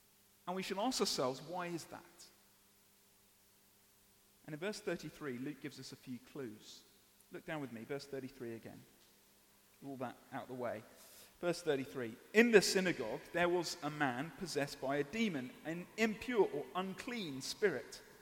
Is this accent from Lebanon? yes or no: no; United Kingdom; We're British.